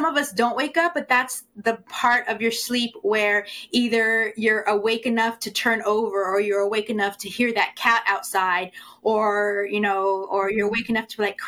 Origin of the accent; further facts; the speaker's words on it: Hanford, California, United States; my hometown is a small Central California town called Hanford.